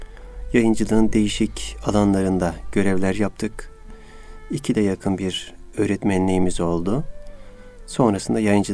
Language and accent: Turkish; Yeşilhisar, Kayseri, Turkey; moved away as an adult; also born or lived in Bursa; now in Istanbul, Turkey; 1967 Kayseri Yeşilhisar ilçesi doğumluyum. İmam Hatip Ortaokul Yeşilhisar'da bittikten sonra Develi İmam Hatip Lisesi'ne parasız yatılı olarak gittim.